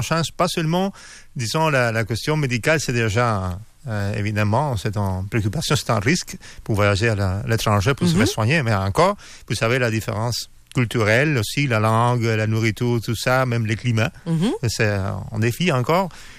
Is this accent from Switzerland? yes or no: no; Havana, Cuba; French is a second language; Bon, je suis de La Havane. Je suis médecin généraliste là-bas.